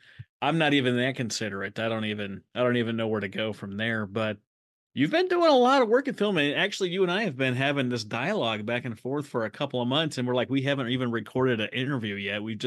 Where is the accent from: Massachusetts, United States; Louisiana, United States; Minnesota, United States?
Minnesota, United States; Fergus Falls; We got this Minnesota connection. I grew up in Fergus Falls, Minnesota